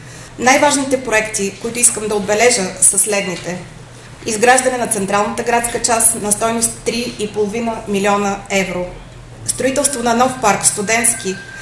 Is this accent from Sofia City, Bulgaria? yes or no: no; Shumen, Shumen Province, Bulgaria; Непреходен е обаче факта, че сме шуменци, че сме родени в нашия град, че желаем да доживеем до дълбоки старини в него.